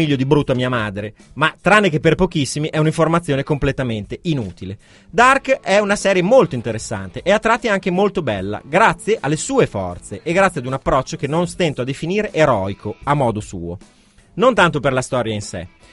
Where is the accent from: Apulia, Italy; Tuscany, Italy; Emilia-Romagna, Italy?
Emilia-Romagna, Italy; Bologna; tremendo da dire da bolognese questa cosa